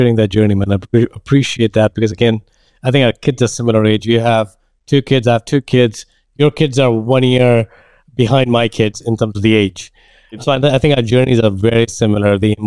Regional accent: India; moved away; I grew up in India, moved here, climbed the corporate ladder, got tired, had kids.

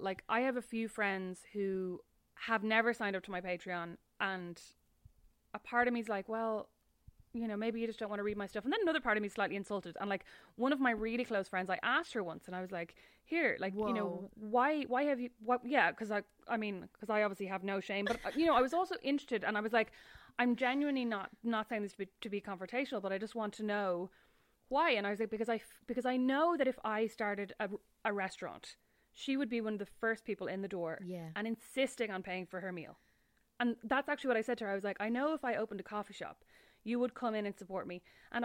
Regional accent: Ireland; a lot of stuff that you end up doing, I think, as an Irish journalist

